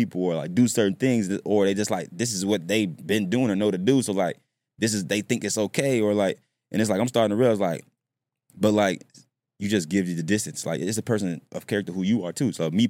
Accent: Chicago, Illinois, United States; So, like, I came from Chicago, and it's, like, a different world out there.

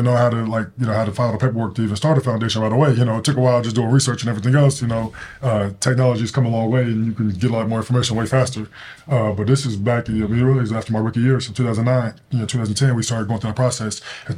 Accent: Denver, Colorado, United States; Denver, Colorado.

